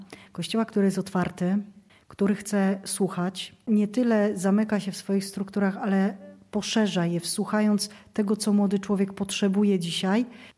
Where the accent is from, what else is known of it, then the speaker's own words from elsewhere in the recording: Poland; To są wakacje, kiedy jestem też gdzieś bliżej domu rodzinnego, a pochodzę gdzieś z rejonów górskich.